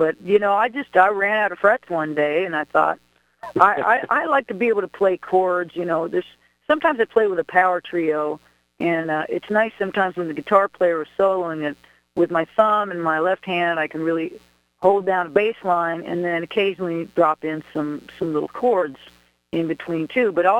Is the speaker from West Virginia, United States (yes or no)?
yes; Charleston, West Virginia, United States; Well, I grew up in Charleston, West Virginia as a kid